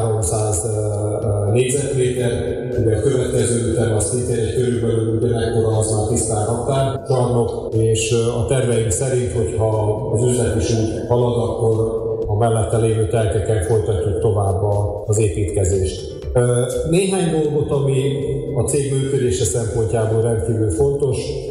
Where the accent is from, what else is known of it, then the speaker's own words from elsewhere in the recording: Kalocsa, Bács-Kiskun, Hungary; mivel mi innen származunk az egész család, azért úgy gondoltuk, hogy nem is lehet ez másképp, hogy Kalocsa felé jönjünk.